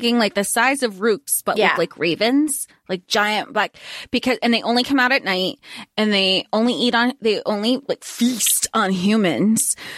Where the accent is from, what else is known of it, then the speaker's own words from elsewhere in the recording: Florida, United States; Growing up in Florida, knowing that that's how you're supposed to shoot a, like an alligator